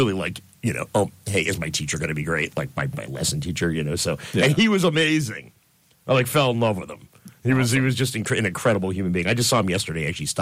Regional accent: Schenectady, New York, United States; I'm from Schenectady area.

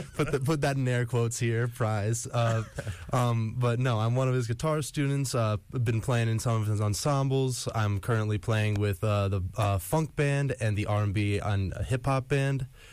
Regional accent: New Paltz, New York, United States; I'm from New Paltz, New York.

